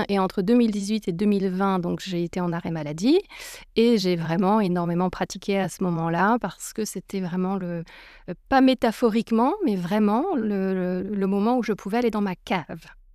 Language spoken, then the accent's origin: French; Brittany, France; on est toutes les deux bretonnes. Toutes les deux bretonnes de la côte sud, ce qui est encore plus rare. Donc voilà … Je suis arrivée en Belgique en 1999